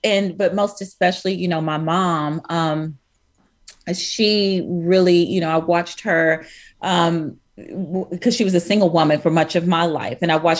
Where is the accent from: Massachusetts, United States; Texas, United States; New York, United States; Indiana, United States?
Texas, United States; Fort Worth; You know, I'm from Fort Worth. I grew up commemorating Juneteenth as a child.